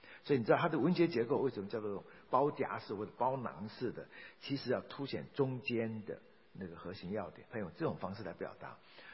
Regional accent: China; 我话先说在前面，我们中国人所说的，我丑话先说在前面啊

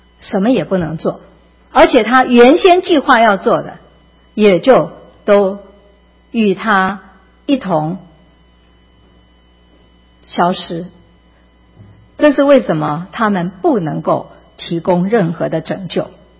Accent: China; 特别是我们中国人的观念很不一样。

